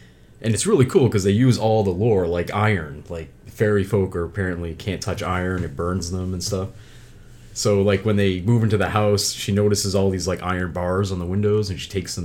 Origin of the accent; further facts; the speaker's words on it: Ireland; I mean, I'm Irish, it's not being biased